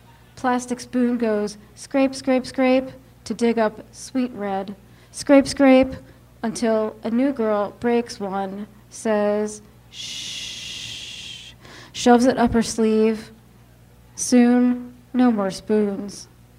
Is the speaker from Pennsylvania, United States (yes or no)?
yes; Pennsylvania, United States; So where I grew up in eastern PA, I grew up in the Lehigh Valley, so it was really rural, and you could see mountains, like these blue mountains on all sides surrounding you, on almost every side